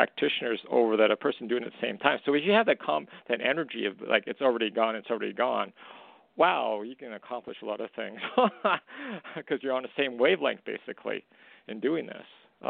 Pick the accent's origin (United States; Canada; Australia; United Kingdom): Canada; No, I just think it's that I'm Japanese Canadian